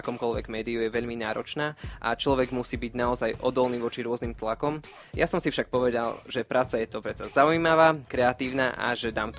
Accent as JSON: {"language": "Slovak", "town": "Spišská Nová Ves", "region": "Košice Region", "country": "Slovakia", "lives_now": "Košice, Slovakia", "said": "celkovo v Košiciach som nový. Ja teda pochádzam z metropoly Spiša, priamo zo Spišskej Novej Vsi"}